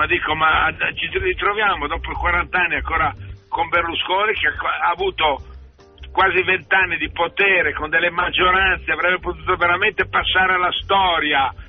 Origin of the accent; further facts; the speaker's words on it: Milan, Lombardy, Italy; Scusate, io sono milanese.